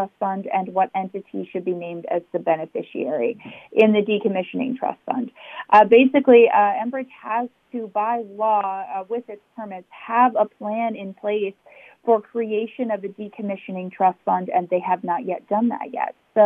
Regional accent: Minnesota, United States; I am from the Red Lake Nation in northern Minnesota

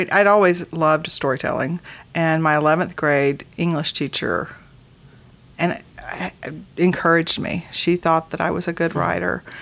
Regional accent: Forest, Mississippi, United States; I'm from Mississippi originally, a very small town in the middle of Mississippi called Forest. It's where I grew up and where almost all of my family still is.

